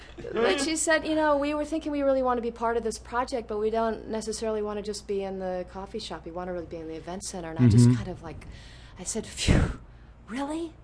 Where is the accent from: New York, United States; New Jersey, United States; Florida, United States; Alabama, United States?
Alabama, United States; Birmingham; I grew up in Birmingham, Alabama, which had a strong sense of community as no well. Where I know it was actually a suburb. I wasn't in a tiny. Well, it was kind of like a tiny village.